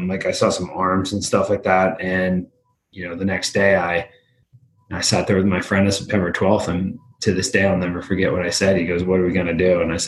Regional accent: New York, United States; I'm from New York and I did used to pretend to hit them with bats, but I never wanted to do that.

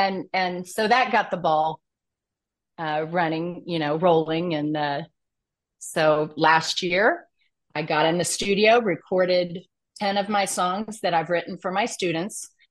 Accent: Wichita, Kansas, United States; And we moved back to Wichita. We're from Wichita, my husband

